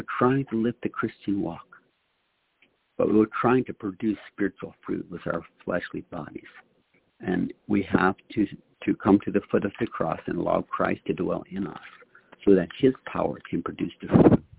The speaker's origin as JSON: {"language": "English", "region": "Wisconsin", "country": "United States", "said": "I introduced myself yesterday. We're from Wisconsin."}